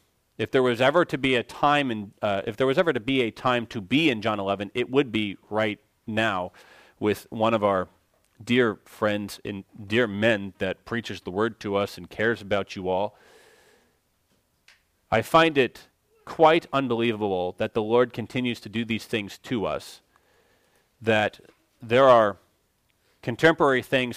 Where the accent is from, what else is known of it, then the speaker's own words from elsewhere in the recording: California, United States; I'm technically from California.